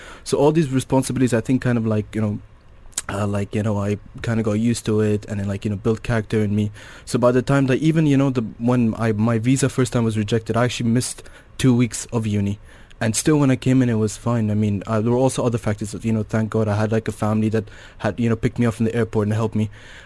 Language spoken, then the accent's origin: English; Dubai, United Arab Emirates; I have been born and raised in Dubai. I did my schooling here